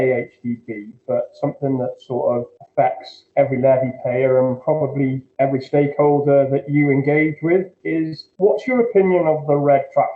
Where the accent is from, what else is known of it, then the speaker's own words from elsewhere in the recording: United Kingdom; I think that's something that we as British farmers possibly need to sing the praises of a little bit more.